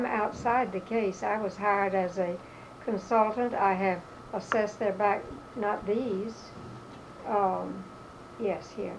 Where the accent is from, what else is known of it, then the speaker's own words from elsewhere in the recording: the South, United States; accent: Southern; that I did not reflect that I am from the South, and let me give you an example of coming from the South